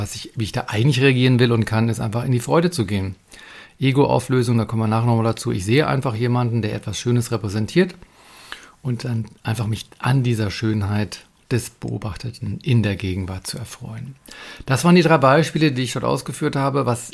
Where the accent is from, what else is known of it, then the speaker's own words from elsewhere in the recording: Büttelborn, Hesse, Germany; Ich komme aus Büttelborn.